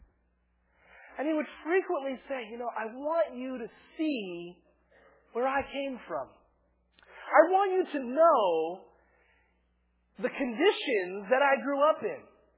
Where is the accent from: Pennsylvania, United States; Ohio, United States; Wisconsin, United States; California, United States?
California, United States; born there; When people ask me what province am I from, I was born in Los Angeles County.